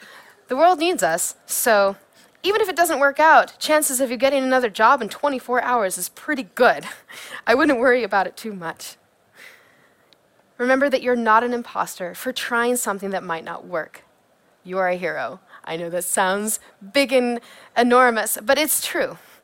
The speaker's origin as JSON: {"language": "English", "town": "Kansas City", "region": "Missouri", "country": "United States", "said": "No, I'm from Kansas City, Missouri. So right in the middle where it's flat and we have great barbecue."}